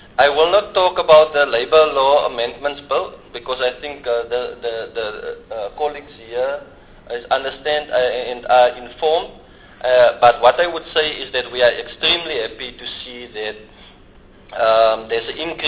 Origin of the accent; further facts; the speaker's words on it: South Africa; as a society, as a South African society, we still need to build some evidence in the test case to ensure that both parents get 50-50 leave